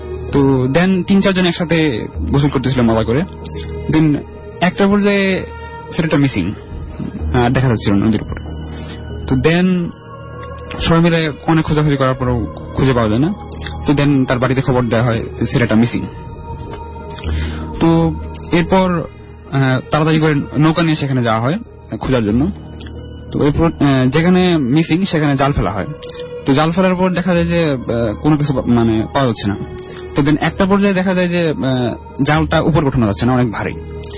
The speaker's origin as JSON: {"language": "Bangla", "town": "Islampur", "region": "Mymensingh Division", "country": "Bangladesh", "said": "আমার গ্রামের বাড়ি জামালপুর জেলার ইসলামপুর থানার একটি গ্রামে"}